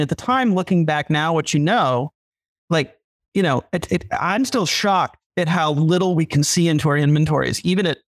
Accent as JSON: {"language": "English", "town": "Minneapolis", "region": "Minnesota", "country": "United States", "tie": "born or raised there", "said": "Coming in from Minneapolis, which is also my hometown."}